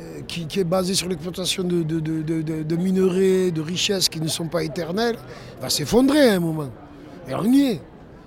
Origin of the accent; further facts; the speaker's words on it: Toulouse, Occitanie, France; born there; Je suis né à Saint-Cyprien à Toulouse, j'ai 53 ans.